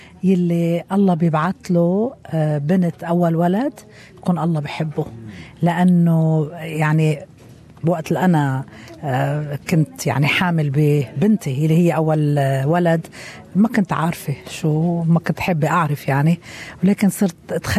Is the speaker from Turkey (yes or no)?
yes; Turkey; now in Australia; أنا كنت تركي يعني أهلي وجيت على أستراليا